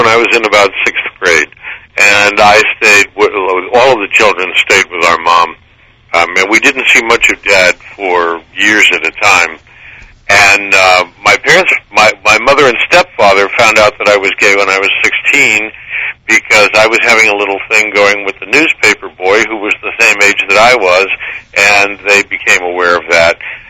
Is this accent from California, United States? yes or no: no; Long Island, New York, United States; I grew up on Long Island just outside New York City.